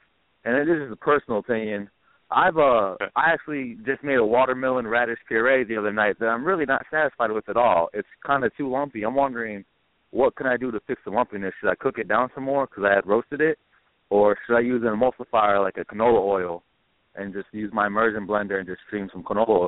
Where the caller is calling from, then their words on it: Wilmington, United States; I'm over here in Wilmington right now calling y'all, saying what's up?